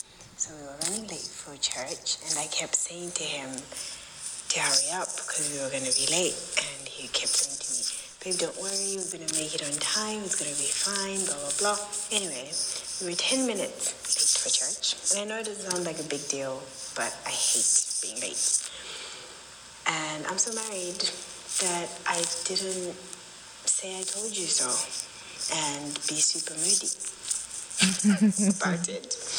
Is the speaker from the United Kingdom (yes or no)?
yes; England, United Kingdom; I am from England.